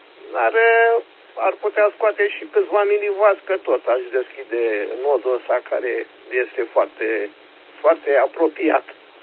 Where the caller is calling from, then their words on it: Focșani, Vrancea County, Romania; Sunt din Focșani